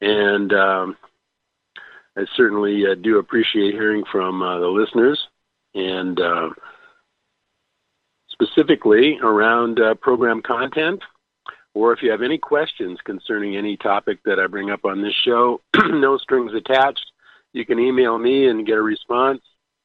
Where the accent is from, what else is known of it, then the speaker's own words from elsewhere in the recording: Omaha, Nebraska, United States; And even thinking about my hometown, which got it with H ohm in the middle, home. My hometown is Om Aha.